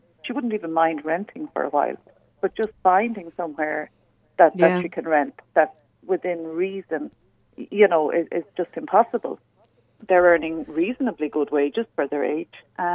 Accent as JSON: {"language": "English", "town": "Galway", "region": "Connacht", "country": "Ireland", "moved": "as an adult", "lives_now": "Dublin, Ireland", "said": "I lived in Galway. I'm from Galway. So, I had to come up to Dublin, go to college, work my way through college, and then find a job, settle down, and make a life for myself."}